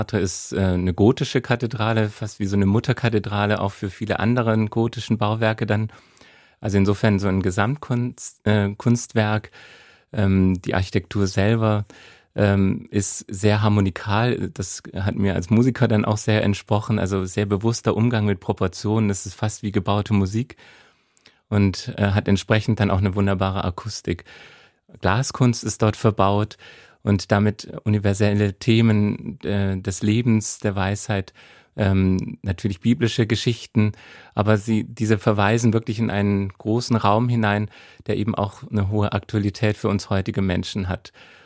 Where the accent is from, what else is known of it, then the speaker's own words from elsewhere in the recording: Baden-Württemberg, Germany; Ich bin in der Nähe von Stuttgart aufgewachsen.